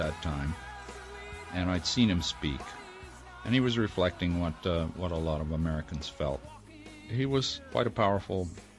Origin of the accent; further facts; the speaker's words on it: Canada; I'm a Canadian. I'm mostly a citizen of the planet and a student of history